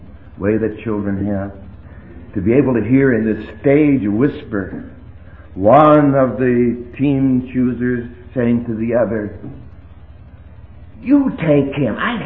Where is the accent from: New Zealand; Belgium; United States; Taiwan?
United States; Cleveland, Ohio; She had three restaurants in Cleveland, Ohio, which is my hometown.